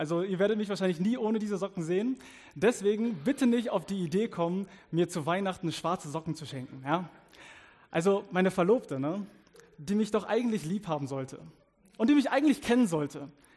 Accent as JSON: {"language": "German", "country": "South Africa", "said": "Und ich bin ja aus Südafrika, deswegen Wärme ist mir viel, viel lieber als Aussehen."}